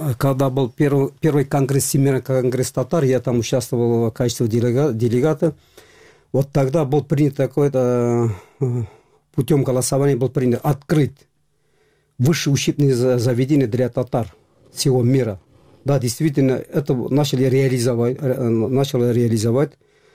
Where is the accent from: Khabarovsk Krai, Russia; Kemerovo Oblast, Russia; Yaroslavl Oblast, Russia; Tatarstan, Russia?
Tatarstan, Russia; Kazan; Вот мы, казанские татары, мы уже не знаем